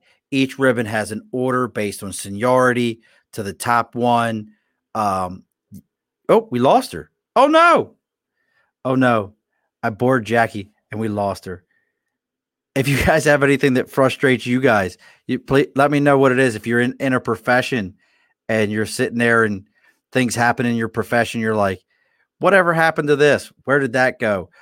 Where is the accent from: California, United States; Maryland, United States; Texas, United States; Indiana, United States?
Maryland, United States; Baltimore; I grew up in Maryland. Like, I grew up in Baltimore. It's like, that's hot.